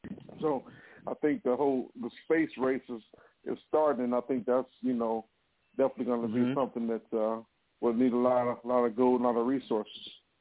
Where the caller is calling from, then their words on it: Kansas City, Missouri, United States; I'm calling from Kansas City, Missouri.